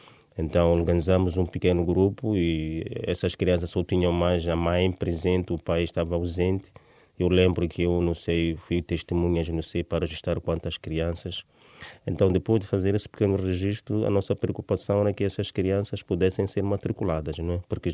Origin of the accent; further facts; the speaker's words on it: Maputo, Maputo City, Mozambique; born there; Sim, nasci no Chipamanine. Já passam quase 48 anos que nasci no Chipamanine e era um bairro pobre ainda hoje, mas tem a vantagem também de ser um bairro periférico à grande cidade de Maputo.